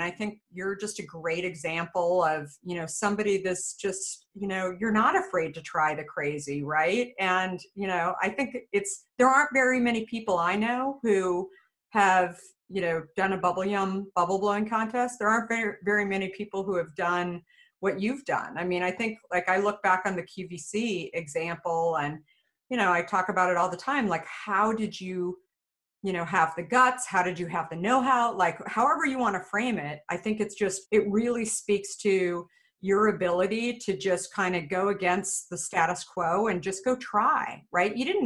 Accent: Phoenix, Arizona, United States; also born or lived in Scottsdale; I grew up in Phoenix, Scottsdale area, and it was at the local mall.

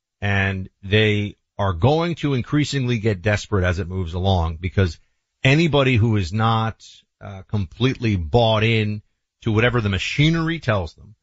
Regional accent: United States; And that's the part of it that I think is so disconcerting as an American.

